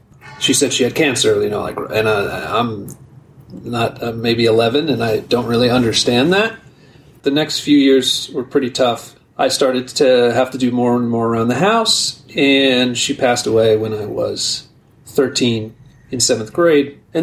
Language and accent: English; Newark, New Jersey, United States; born there; I was born in Newark, New Jersey. A lot of people know it because of the airport.